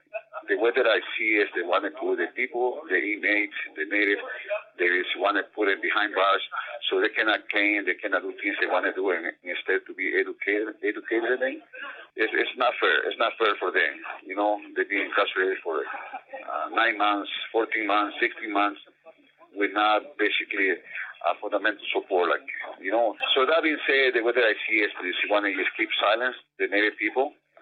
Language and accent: English; Ontario, Canada; I'm from Ontario, and I did time in Kingston, I did time in Joshville, and I did time in Norwood, and I did time in Beaver Creek, in bad institution, in Kingston City